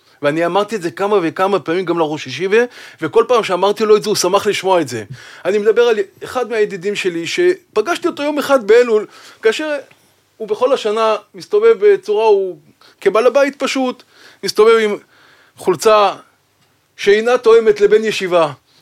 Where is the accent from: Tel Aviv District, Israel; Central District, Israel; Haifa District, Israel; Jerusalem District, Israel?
Tel Aviv District, Israel; Bnei Brak; אני הגעתי כילד בני ברקי. לישיבת עטרת ישראל